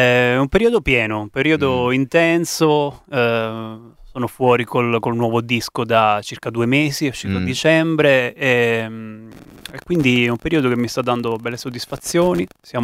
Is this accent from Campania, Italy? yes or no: yes; Campania, Italy; also born or lived in Rome; Io, periodo pre-Covid, ero di casa a Roma, vivevo a Roma, poi sono stato costretto a rientrare al mio paese d'origine, in Cilento